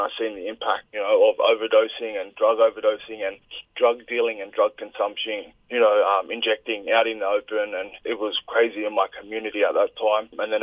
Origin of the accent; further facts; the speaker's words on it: Redfern, New South Wales, Australia; So I grew up in Redfern in the early 90s. I was the youngest of 3 boys.